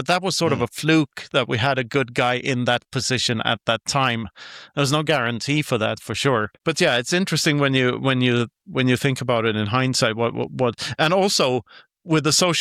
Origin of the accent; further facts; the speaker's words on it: Sweden; now in Spain; I'm from Sweden, and Sweden is known for having a very loose policy during the COVID years.